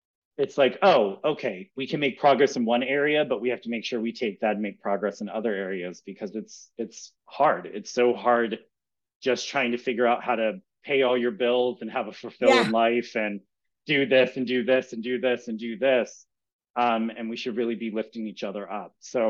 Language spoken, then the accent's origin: English; Camden, New Jersey, United States; also born or lived in Baltimore; I grew up in Camden and Baltimore.